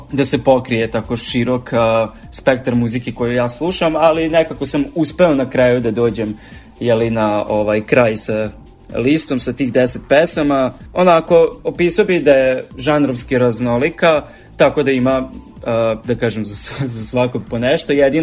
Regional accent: Sombor, Vojvodina, Serbia; i Sombora sam, bili smo se mi upoznali kad ste bili u poseti kod nas u Somboru

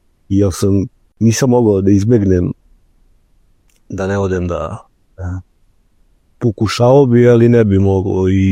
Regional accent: Vojvodina, Serbia; i iz Kutoga sam. To je jedno mesto 10 km od Novog Sada.

